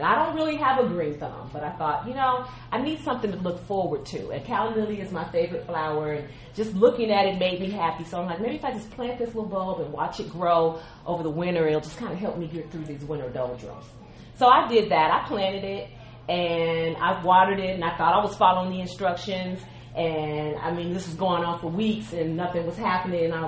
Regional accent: Midwest, United States; I grew up in the Midwest, and if anyone who's ever lived in the Midwest, you know that the winter months are gray, and we go weeks without seeing sun.

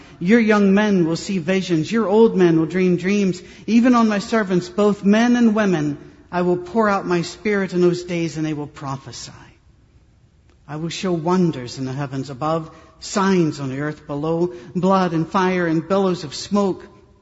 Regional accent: Scotland, United Kingdom; I'm a Scotsman. I'm a born cynic.

